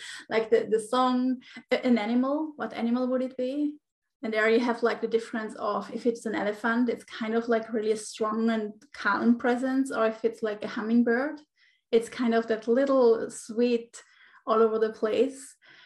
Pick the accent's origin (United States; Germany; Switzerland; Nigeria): Switzerland; English is a second language; now in Menorca, Spain; And I'm from Spain. I'm living in Spain. I'm originally from Switzerland, having an Italian husband. So lots of different cultures, but we found our place here about 4 years ago and live in this little island called Menorca